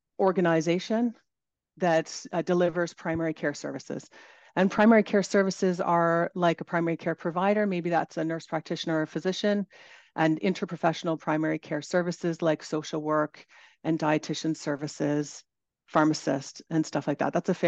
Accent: Ajax, Ontario, Canada; I was born in Toronto and raised in North Ajax, and back then it was really rural. And so I'm from like kind of a rural environment.

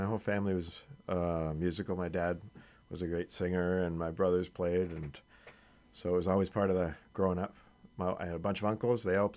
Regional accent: Toronto, Ontario, Canada; also born or lived in United States; No, I grew up in Toronto, but okay. I've lived in the States for about 30 years.

